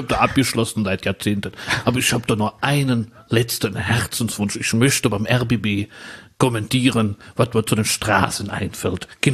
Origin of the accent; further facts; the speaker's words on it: Berlin, Germany; born there; als geborener Berliner